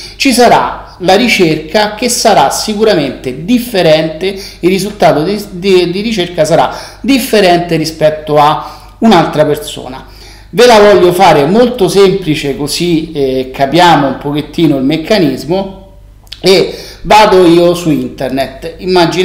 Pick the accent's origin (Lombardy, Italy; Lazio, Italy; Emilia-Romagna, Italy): Lazio, Italy; Rome; la mia città di nascita, quindi io sono romano, metto Roma.